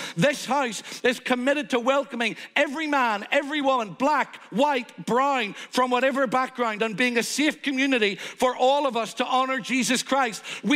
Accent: Ireland; now in London, United Kingdom; let me tell you loud and clear as an Irishman can be in London

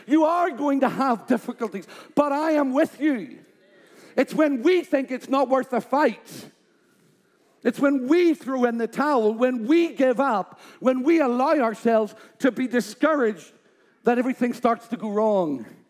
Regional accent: Ireland; I am from Ireland.

